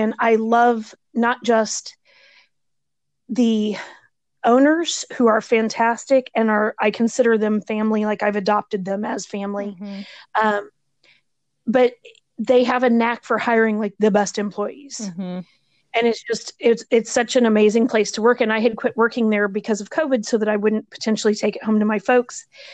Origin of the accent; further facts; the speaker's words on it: Weston, Missouri, United States; Yes, I grew up here. So my parents have a farm. We grew up on a farm.